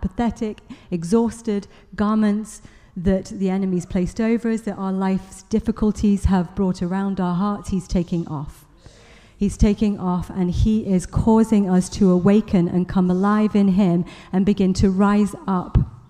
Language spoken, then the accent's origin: English; England, United Kingdom; obviously I'm English